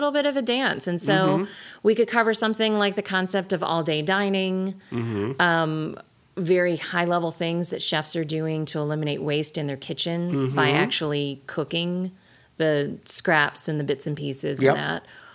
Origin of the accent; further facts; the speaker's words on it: Lexington, Kentucky, United States; I grew up in Lexington, Kentucky.